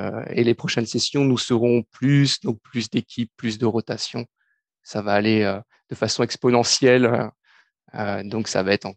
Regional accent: France; now in Canada; en tant que Français, en tout cas le foot est tellement populaire pour nous dans notre pays

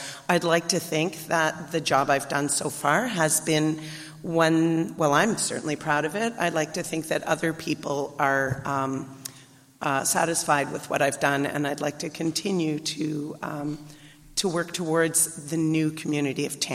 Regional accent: Sackville, New Brunswick, Canada; I was born and raised in Sackville, although I'd like to point out that I happen to be born and raised here

